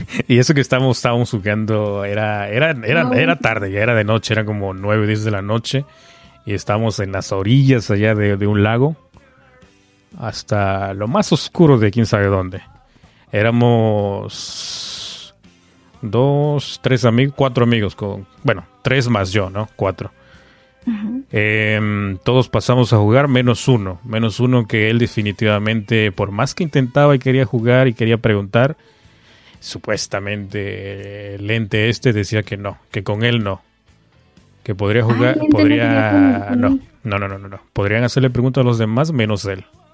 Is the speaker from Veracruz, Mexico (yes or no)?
yes; Catemaco, Veracruz, Mexico; aquí nos agarramos porque soy de Catemaco, te vuelvo a repetir.